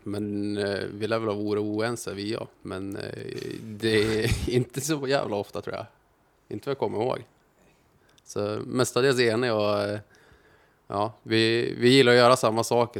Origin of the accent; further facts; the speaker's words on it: Jämtland County, Sweden; Samma sak som jag är också från Jämtland som sagt.